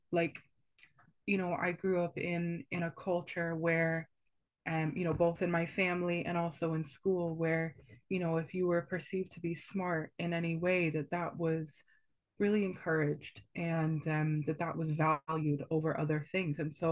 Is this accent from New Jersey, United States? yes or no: no; Los Angeles, California, United States; now in Cork, Ireland; I'm from Los Angeles originally, actually, so hence the accent.